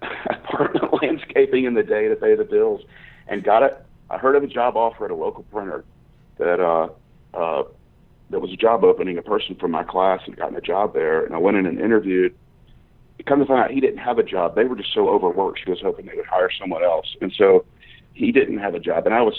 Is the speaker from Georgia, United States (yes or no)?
yes; Atlanta, Georgia, United States; Suburbs of Atlanta.